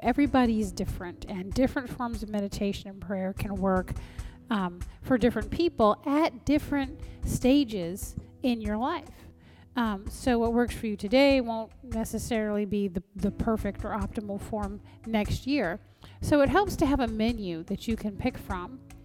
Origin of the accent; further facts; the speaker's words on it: the South, United States; I come from the South, where extraordinarily long and involved prayers, especially before meals, are the norm.